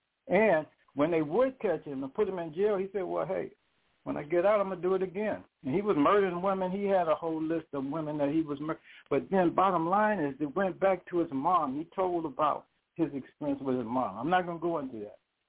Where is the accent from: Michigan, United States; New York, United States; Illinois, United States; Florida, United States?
Michigan, United States; Detroit; Okay, I was raised in Detroit.